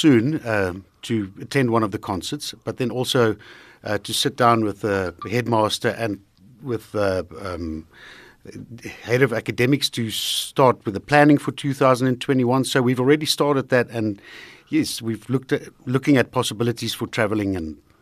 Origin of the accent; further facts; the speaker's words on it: Heidelberg, Gauteng, South Africa; also born or lived in Drakensberg; That's where I grew up. Partly grew up in the Drakensberg, but most of the time, Heidelberg, that's my hometown.